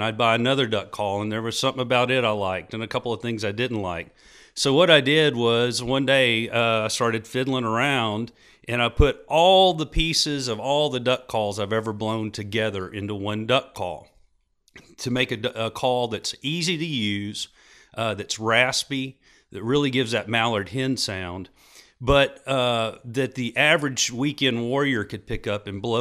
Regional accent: Fort Worth, Texas, United States; born there; Being born in Fort Worth, I love Texas. I'm a Texan at heart.

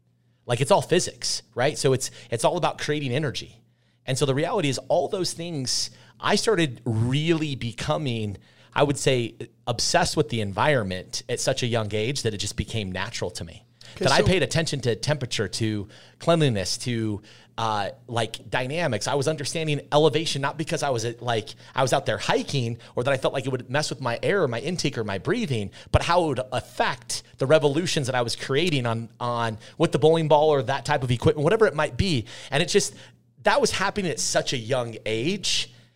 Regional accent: Sandy, Utah, United States; So I grew up in Sandy, went to high school in the Sandy Midvale area as well.

